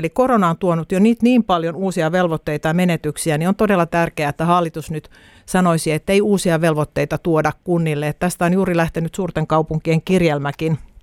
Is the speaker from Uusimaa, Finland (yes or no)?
yes; Helsinki, Uusimaa, Finland; olen helsinkiläinen kansanedustaja